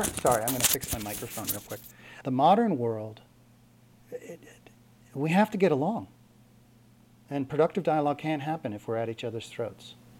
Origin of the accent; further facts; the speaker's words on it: New York, United States; also born or lived in Los Angeles; Because I'm from New York. I'm a New Yorker.